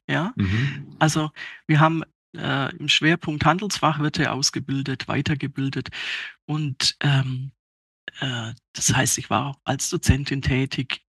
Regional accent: Baden-Württemberg, Germany; Also ich bin tatsächlich auch im Schwabenland im elterlichen Einzelhandel aufgewachsen.

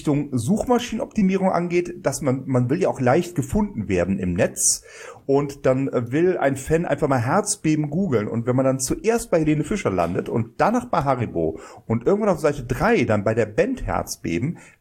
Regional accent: Bonn, North Rhine-Westphalia, Germany; Als Bonner sage ich das so

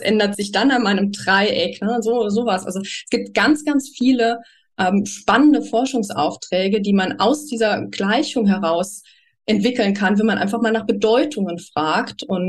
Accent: Saarland, Germany; jetzt nicht nur bei uns im Saarland

